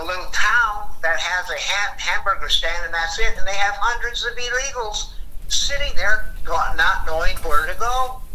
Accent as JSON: {"language": "English", "town": "El Paso", "region": "Texas", "country": "United States", "tie": "born or raised there", "said": "my hometown is El Paso, Texas. We used to go hunting up and down the Rio Grande River."}